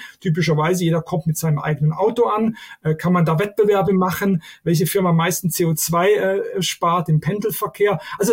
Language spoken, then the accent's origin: German; Switzerland; aber bei uns in der Schweiz und auch in anderen Ländern steigt Abo stärker